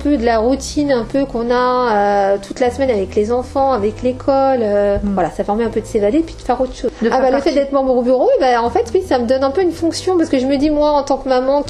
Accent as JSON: {"language": "French", "town": "Allonnes", "region": "Pays de la Loire", "country": "France", "tie": "born or raised there", "said": "moi je suis d'Allonne, je suis née au Mans."}